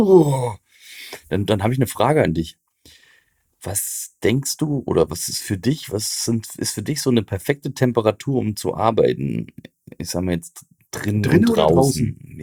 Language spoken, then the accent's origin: German; Thuringia, Germany; Ne, woher ich komme, aus Thüringen und blablabla.